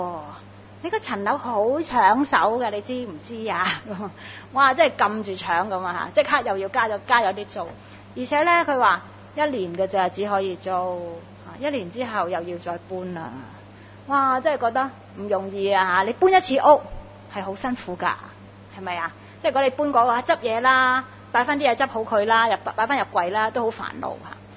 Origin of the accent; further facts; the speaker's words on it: Hong Kong; 我们香港人呢真的很想有个安乐窝嘛，